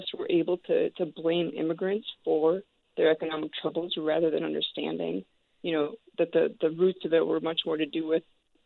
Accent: Minnesota, United States; also born or lived in United Kingdom; I'm a native Minnesotan, but I'm a British citizen as well and have lived and worked there for about a decade.

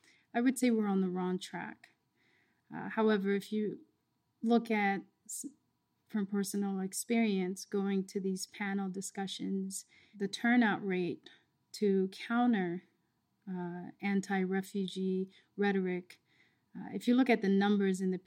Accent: Georgia, United States; And I would say, oh, I'm from Georgia.

